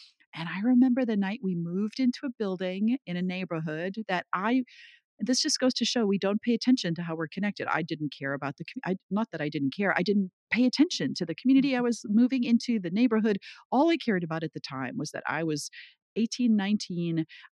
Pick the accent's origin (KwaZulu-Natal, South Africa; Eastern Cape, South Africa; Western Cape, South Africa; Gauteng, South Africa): KwaZulu-Natal, South Africa; first language Zulu; English is a second language; now in United States; I was born in Zululand. I grew up speaking Zulu. My dad was a doctor there.